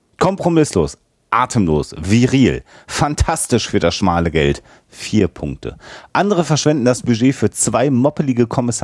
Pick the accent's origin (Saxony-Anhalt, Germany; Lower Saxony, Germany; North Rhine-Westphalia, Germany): North Rhine-Westphalia, Germany; Münster; now in Hamburg, Germany; ich komme aus Münster.